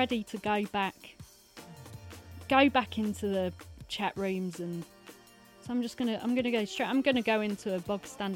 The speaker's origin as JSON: {"language": "English", "country": "United Kingdom", "said": "I'm from the UK."}